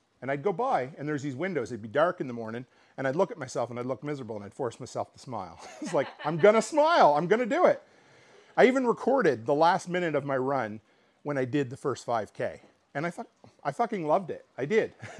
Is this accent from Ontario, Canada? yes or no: no; Nova Scotia, Canada; from my hometown, a tiny little town in Nova Scotia that really most people wouldn't even know existed.